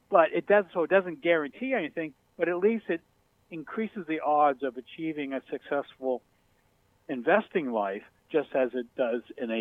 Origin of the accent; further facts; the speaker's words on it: New England, United States; I grew up in New England. I'm a big Red Sox fan.